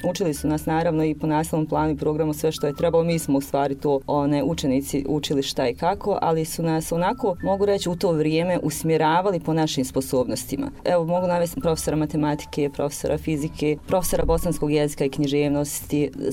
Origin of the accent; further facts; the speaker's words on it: Brčko, Brčko District, Bosnia & Herzegovina; rođena sam u Brčkom, živim u Brčkom. Brčko je moj grad i uvijek je god da sam bila, otišla i tu sam se opet vratila i tu dišem.